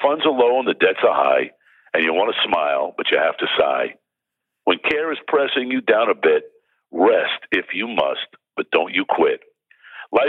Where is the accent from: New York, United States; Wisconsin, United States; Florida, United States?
New York, United States; Brooklyn; I mean, I came from Brooklyn, New York, man. I was upstate New York.